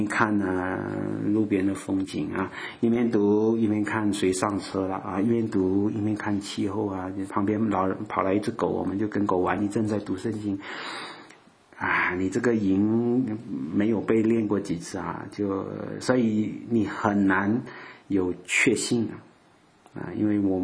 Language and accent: Chinese; Malaysia; 我们马来西亚人不会，就是我们不懂有这句话的。